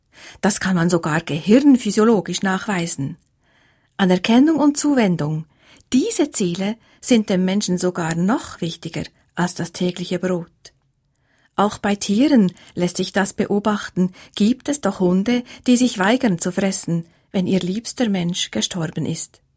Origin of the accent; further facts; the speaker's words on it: Adelboden, Bern, Switzerland; Ist es Adelboden? Da bin ich aufgewachsen. Und doch spürte ich schon als Kind, dass ich keine waschechte Adelbodnerin war.